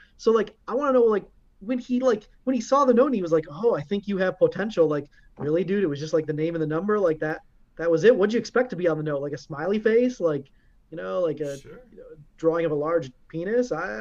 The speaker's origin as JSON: {"language": "English", "region": "Midwest", "country": "United States", "tie": "born or raised there", "said": "I grew up in the Midwest."}